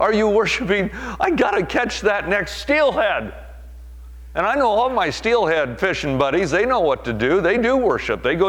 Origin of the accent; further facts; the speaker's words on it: Oregon, United States; you know exactly why that's not odd to say I'm from Oregon and I'm one of your missionaries.